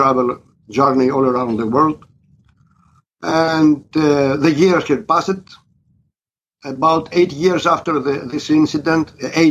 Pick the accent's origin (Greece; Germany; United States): Greece; English is a second language; He was surprised a lot because when I told him I am from Greece, they, you came from there.